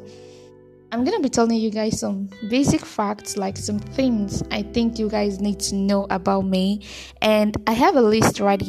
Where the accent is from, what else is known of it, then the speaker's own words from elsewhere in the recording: Port Harcourt, Rivers, Nigeria; where I stay in Port Harcourt, River State. I stay in Port Harcourt. I'm a Port Harcourt girl. I was born in Port Harcourt. I grew up in Port Harcourt. My whole life is in Port Harcourt. So, yeah. Age, I'm plus one.